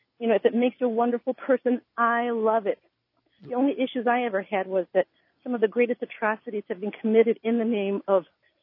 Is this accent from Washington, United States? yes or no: no; Missouri, United States; I'm from the Show Me State, after all.